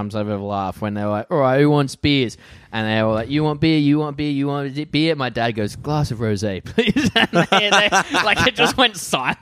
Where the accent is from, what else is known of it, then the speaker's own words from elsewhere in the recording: Kellyville, New South Wales, Australia; I grew up in Kellyville and I moved to Marrickville.